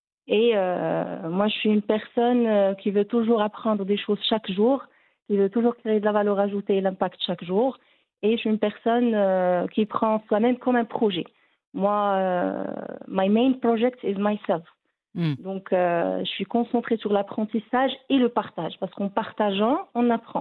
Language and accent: French; Fez, Fès-Meknès, Morocco; Alors, moi, je viens de Fès, en fait.